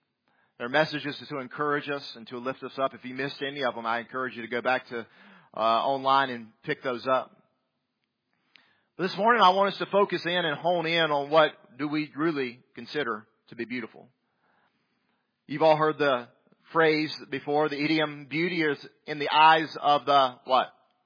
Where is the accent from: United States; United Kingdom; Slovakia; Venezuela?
United States; the South; accent: southern; I know my southern accent doth betray me.